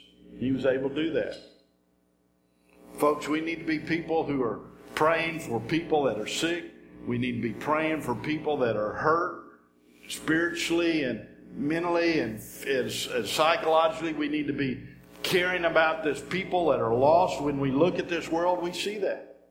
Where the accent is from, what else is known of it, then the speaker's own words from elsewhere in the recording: Brazoria, Texas, United States; I still claim Brazoria as home. People always ask me where I'm from, and I said, I'm from Houston, and then you know the bit.